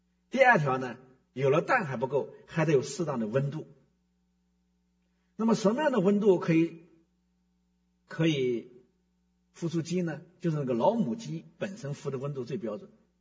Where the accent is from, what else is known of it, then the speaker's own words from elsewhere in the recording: China; 就聊到我们这个中国人的思想